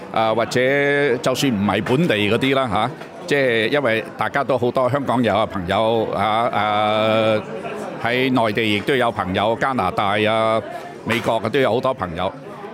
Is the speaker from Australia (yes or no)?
yes; Australia; 一個呢就是我們澳洲人的態度